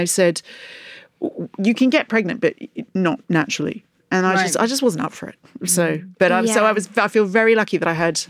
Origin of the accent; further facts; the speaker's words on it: Australia; moved away; All my friends here are people I've met through work because I came from Australia.